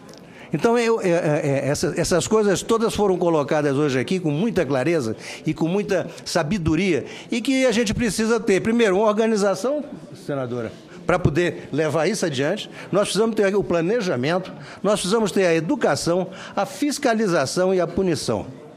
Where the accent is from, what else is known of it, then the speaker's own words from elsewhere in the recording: Rio Grande do Norte, Brazil; also born or lived in Amazonas; eu sou amazonense de nascença, da onde está a nossa senadora Grazioti. Eu morei no Rio Grande do Norte, onde me criei